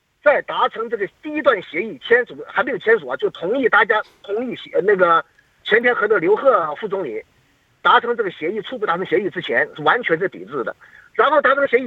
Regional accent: China

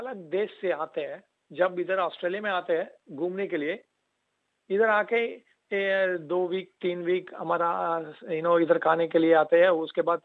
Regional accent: South India, India; Hindi is a second language; I am very sorry, मैं south Indian हूँ, मगर मैं पूरा ट्राई किया ऐसा बात करने के लिए।

